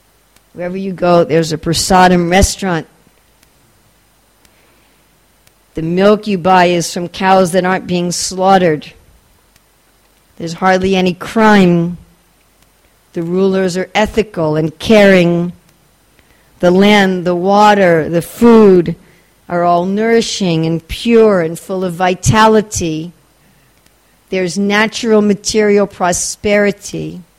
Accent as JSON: {"language": "English", "region": "New York", "country": "United States", "said": "I'm from New York, and we do everything fast there."}